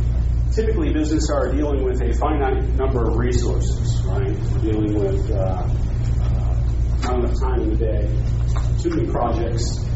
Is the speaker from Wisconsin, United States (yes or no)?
no; Florida, United States; By the way, some Redmond jokes, by the way, I'm from Florida. I was born and raised there.